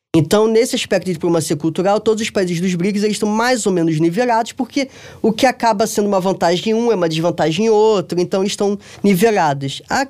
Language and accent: Portuguese; Brazil; não analisaria a diplomacia chinesa da mesma forma que eu, que sou brasileiro